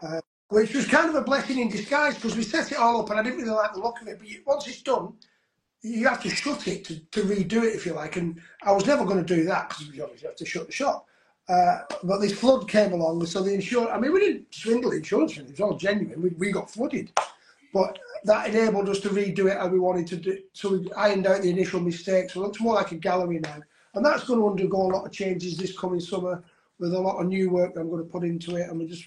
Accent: Wigan, North West England, United Kingdom; because I'm from Wigan, I'm not from Manchester, I'm from Wigan, which is only 18 miles away, but it's not Manchester

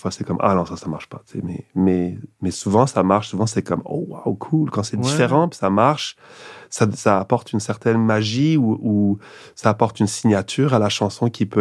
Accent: Switzerland; peut-être que c'est mon enfance en Suisse, puis d'avoir grandi autour des vaches

